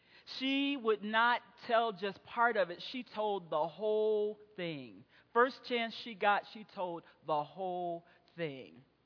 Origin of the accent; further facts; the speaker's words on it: Chicago, Illinois, United States; I am so desperate for my hometown. I grew up in a beautiful, safe community in Chicago.